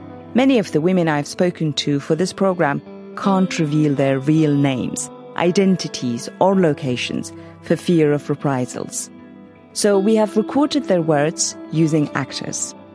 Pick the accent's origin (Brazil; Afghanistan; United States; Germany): Afghanistan; moved away as an adult; I was born in Afghanistan and spent my first 18 years there.